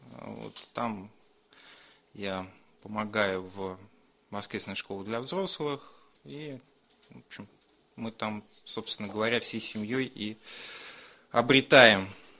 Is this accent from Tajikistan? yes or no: no; Petushki, Vladimir Oblast, Russia; born there; Я родился в Владимирской области, в таком интересном месте, которое мое поколение очень хорошо знает, Петушки город.